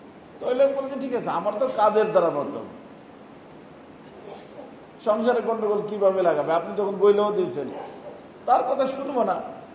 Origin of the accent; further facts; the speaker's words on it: Bangladesh; moved away; আমি একবার এই বাংলাদেশে যখন প্রথম প্রথম আসলাম আমার গ্রামের বাড়িতে, আমার মা বেঁচে ছিলেন